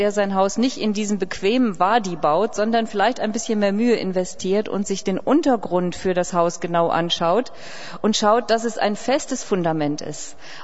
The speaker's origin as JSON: {"language": "German", "region": "North Rhine-Westphalia", "country": "Germany", "said": "Ich komme aus dem Ruhrgebiet, da passiert es immer wieder, dass Häuser plötzlich Risse bekommen"}